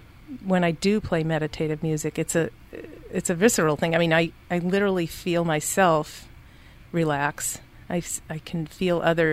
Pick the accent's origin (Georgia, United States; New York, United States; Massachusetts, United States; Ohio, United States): Massachusetts, United States; born there; also born or lived in New Hampshire; Actually, I was born in Massachusetts and then spent my summers in New Hampshire, up in the Lakes region at a girls' camp